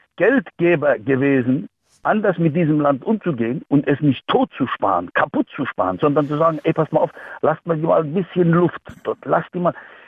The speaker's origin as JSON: {"language": "German", "country": "Greece", "said": "Ich habe vor ein paar Tagen in Griechenland angerufen, mit Freunden gesprochen. In dem kleinen Ort, wo ich herkomme."}